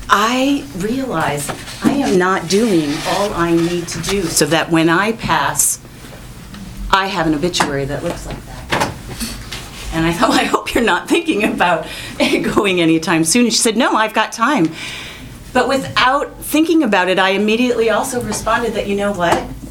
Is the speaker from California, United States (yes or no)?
no; Winona, Minnesota, United States; I grew up in Winona. I am the second of five children raised by a single mom.